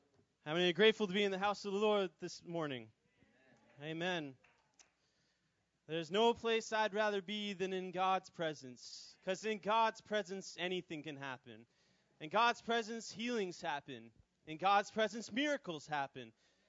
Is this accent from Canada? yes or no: yes; Miramichi, New Brunswick, Canada; I am from Miramichi.